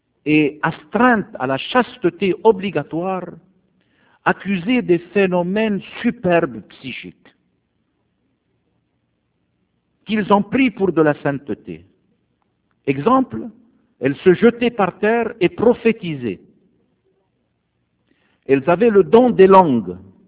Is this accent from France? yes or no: no; Egypt; Chez nous, en Égypte